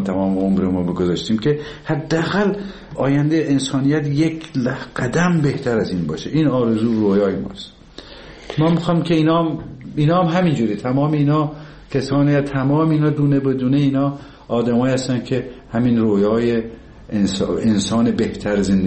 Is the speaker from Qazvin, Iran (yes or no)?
no; Tabriz, East Azerbaijan, Iran; دیدم ما که بچه تبریز هستیم